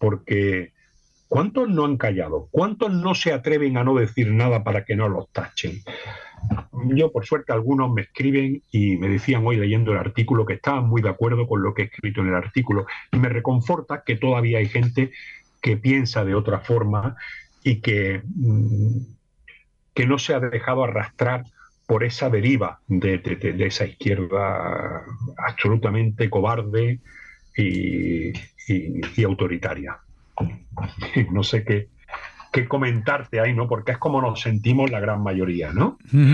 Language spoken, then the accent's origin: Spanish; Spain; como españoles en mi caso